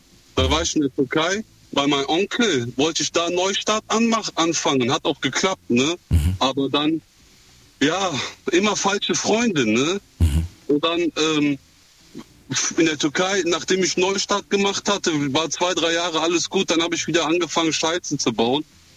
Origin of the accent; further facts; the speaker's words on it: Germany; born there; Und Neuanfang, ich bin in Deutschland geboren. War mit 14 hier